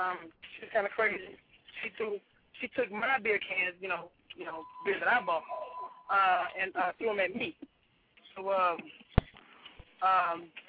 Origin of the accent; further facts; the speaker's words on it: Houston, Texas, United States; But I mean, I'm from the country. I'm from Houston, Texas. I'm a country boy from my heart. I ride horses and everything.